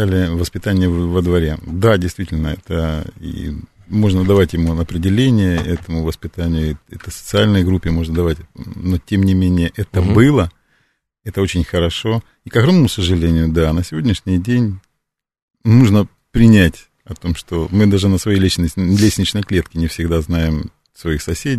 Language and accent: Russian; Crimea, Ukraine; и так и я, крымчанин.